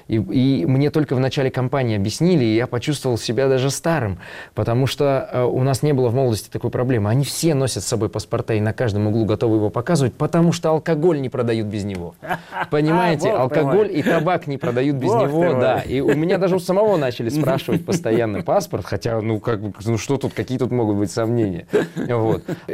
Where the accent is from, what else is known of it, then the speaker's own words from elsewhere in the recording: Moscow, Russia; Город Владимир живет 3 года на эту денежку, которую мы себе, москвичи, позволяем тратить на пиар мэра.